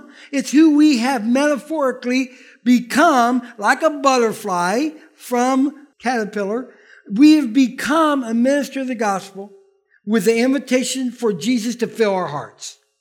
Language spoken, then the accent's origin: English; United States; born there; I'm an American. Born in America.